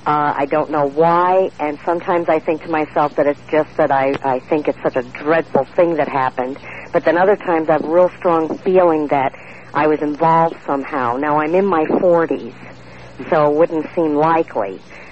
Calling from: Las Vegas, Nevada, United States; Las Vegas.

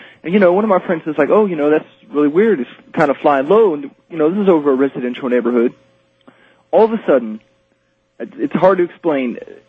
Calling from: Indianapolis, Indiana, United States; Hi, I'm calling from Indianapolis

